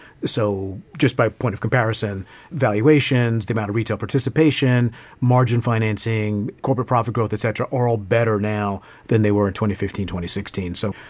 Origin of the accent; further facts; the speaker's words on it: New York City, New York, United States; now in Hong Kong; Well, I grew up in New York and not very far from Goldman Sachs office here. So this is my stomping ground.